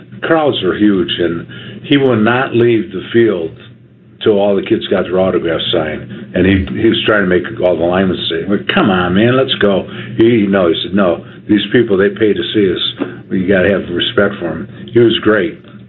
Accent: Detroit, Michigan, United States; Reggie was number two, and we're all from Detroit, which is kind of weird because Mr. Wilson was from there

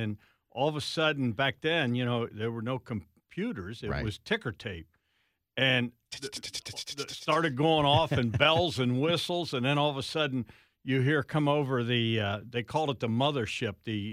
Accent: Columbus, Ohio, United States; I came back from Daytona Beach, Florida, and spring break. Literally just turned 22, and I walk in here, and you know, being a kid from Columbus, I grew up like Skip.

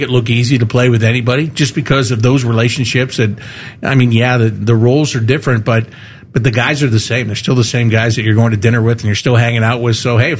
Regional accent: Pittsburgh, Pennsylvania, United States; Look, I'm from Pittsburgh. I know what that's like.

